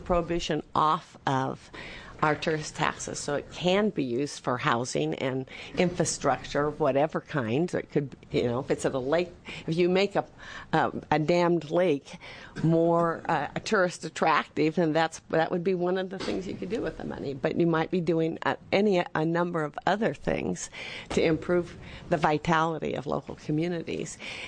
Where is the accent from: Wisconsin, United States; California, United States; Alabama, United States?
California, United States; I am from California.